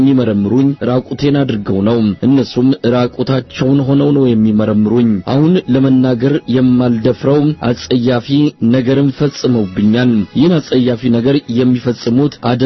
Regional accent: Amhara, Ethiopia; የሰሜን ጎንደር ተወላጅ ነኝ።

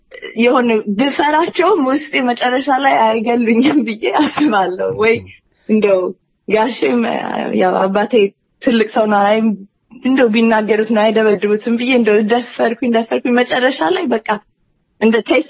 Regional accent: Sweden; መጀመሪያ እኔ ያው ስዊድን ተወልጄ ነው ያደኩትና ኢትዮጵያ በአባቴ ብዝና እዛ ያሉኝ ቤተሰብ ምክንያት ነው ብዙ የሚሄደውና በደስታ ብቻ ነው ማውቀው።

